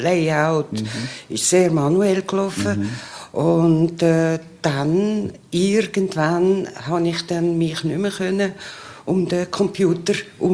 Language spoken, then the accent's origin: German; Aargau, Switzerland; also born or lived in Zurich; Ich bin in Aargau aufgewachsen und bin dann auf Zürich gekommen